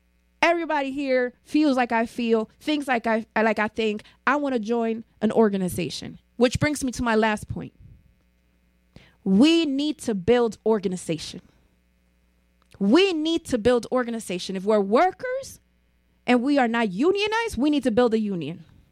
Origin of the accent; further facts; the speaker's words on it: South Bronx, New York, United States; born there; I was born in the poorest congressional district in the United States. I was born in the South Bronx.